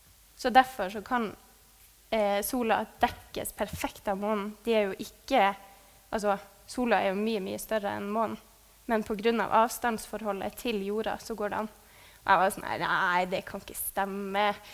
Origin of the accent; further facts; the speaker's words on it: Alta, Finnmark, Norway; Jeg er jo fra Alta, så det er den ruta der.